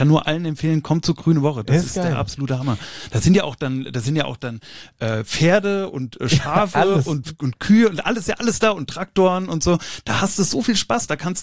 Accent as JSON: {"language": "German", "town": "Gambach", "region": "Hesse", "country": "Germany", "said": "Ich komme ja aus Gambach."}